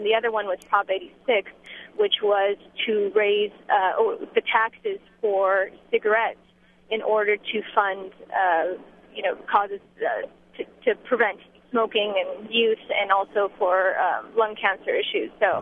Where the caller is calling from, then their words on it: Santa Clara, California, United States; Actually, I'm calling from Santa Clara, but hello.